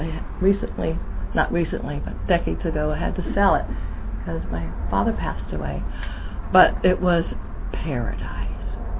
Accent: Sebastopol, California, United States; also born or lived in East Bay / Sacramento / India / Thailand; Now, originally, because I was raised in Sebastopol, as I became a mature adult, I thought, oh my gosh, I was so lucky.

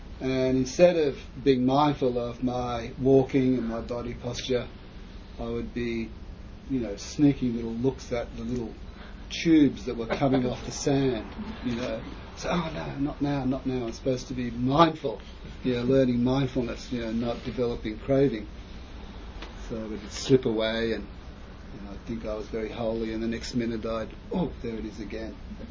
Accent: Australia; All we knew about was being Australian

